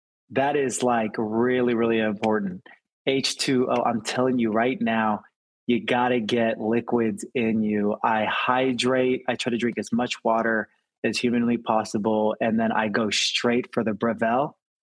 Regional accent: California, United States; I will say what rivals as a Californian, just in terms of quality, Shake Shack.

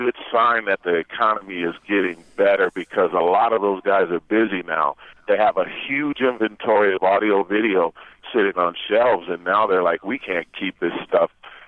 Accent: Phoenix, Arizona, United States; Right now I'm in Albuquerque, New Mexico. I'm from Phoenix, Arizona

